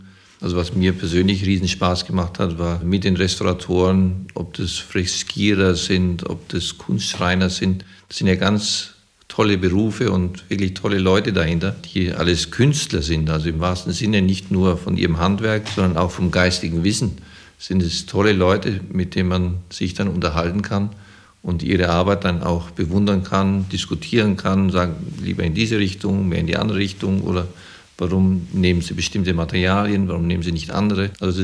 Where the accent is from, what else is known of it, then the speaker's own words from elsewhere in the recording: Portugal; moved away; also born or lived in Germany / Switzerland / Colorado, United States; Ja, also geboren in Portugal. Und dort auch aufgewachsen, in der Schule dann in Deutschland gewesen, über in die Schweiz.